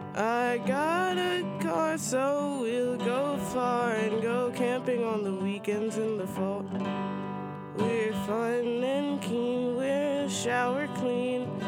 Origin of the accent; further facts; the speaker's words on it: Arkansas, United States; accent: southern; I'm from Arkansas, if y'all couldn't tell by my southern accent. By my southern accent, I'm here from the down south.